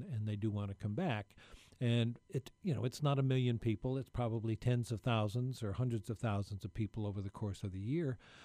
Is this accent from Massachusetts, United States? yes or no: no; St. Augustine, Florida, United States; Although in my hometown of St. Augustine